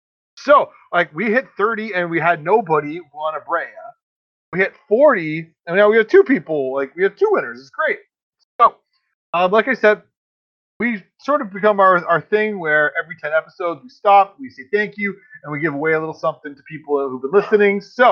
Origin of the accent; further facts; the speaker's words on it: Canada; coming out as a Canadian